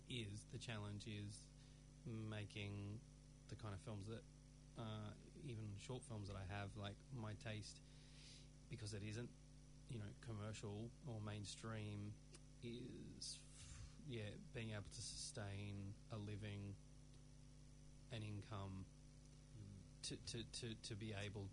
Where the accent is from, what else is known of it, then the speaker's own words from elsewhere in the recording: Melbourne, Victoria, Australia; moved away; I grew up in Australia, but I've lived here for 10 years.